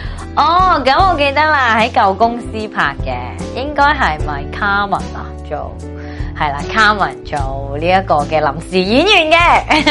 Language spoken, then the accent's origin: Cantonese; Hong Kong; 虽然我系一个混血儿，但系我喺香港土生土长噶嘛